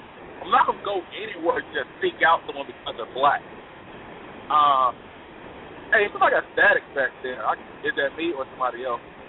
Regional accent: Alabama, United States; now in Phoenix, United States; Now, I'm from Alabama, obviously.

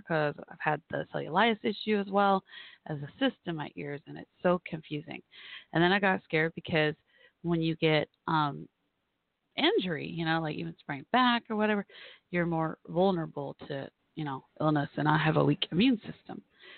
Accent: Texas, United States; my home state of Texas, and then there's New Orleans not far away and all that good stuff.

